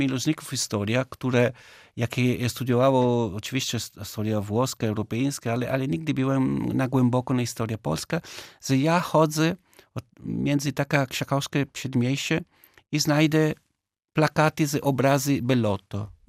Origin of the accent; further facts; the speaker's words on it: Italy; Polish is a second language; My jesteśmy wszyscy Włosi, ale jesteśmy świetni.